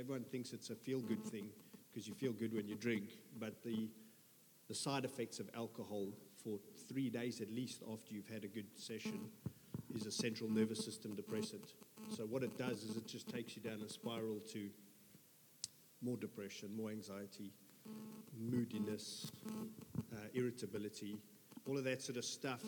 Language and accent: English; South Africa; I'm the South African bloke.